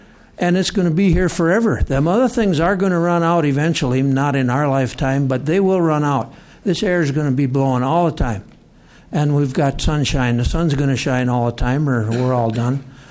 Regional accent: Minnesota, United States; Mr. Chair, Senators … I am from Jackson County, Minnesota

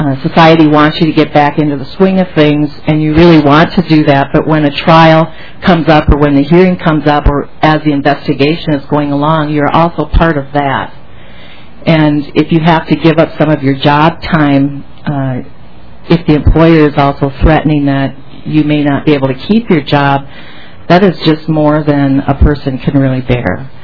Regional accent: Waseca, Minnesota, United States; I'm from Waseca.

